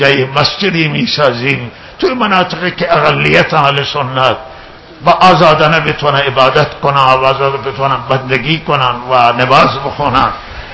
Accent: Iran; ما ایرانی هستیم و به کشورمون افتخار داریم

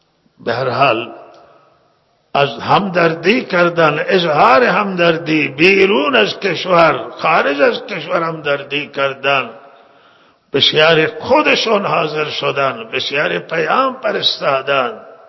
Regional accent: Iran; ما همه ما ایرانیم

